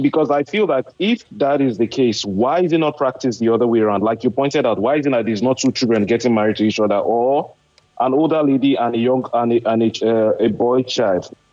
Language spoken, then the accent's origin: English; Nigeria; born there; I was born in the North, so I think I still have some little understanding of how the whole thing works.